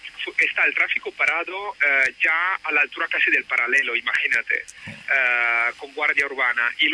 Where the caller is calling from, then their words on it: Barcelona, Catalonia, Spain; os llamo porque estaría ahora aquí cerca del mercado de San Antonio y de Barcelona